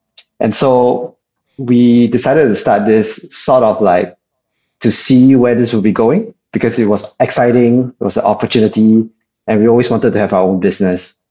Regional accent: Singapore; born or raised there

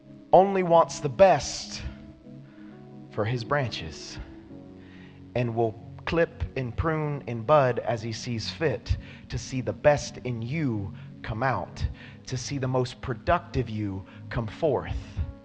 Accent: Okeechobee, Florida, United States; Understand, orange trees, I have this background. I come from Okeechobee High School, so forgive me.

